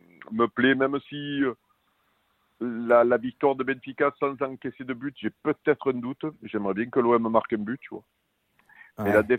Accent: France; parce qu'on est français, qu'on a un espoir

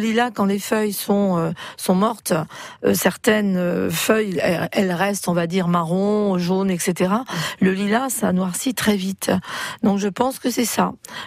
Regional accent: Centre-Val de Loire, France; dans nos jardins, chez nous, en Touraine, on en a partout.

